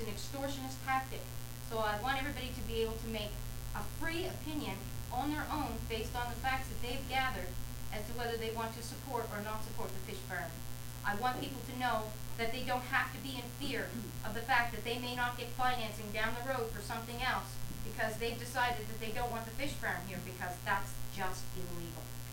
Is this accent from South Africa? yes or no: no; Canada; So I want to stand before you today as a free and proud Canadian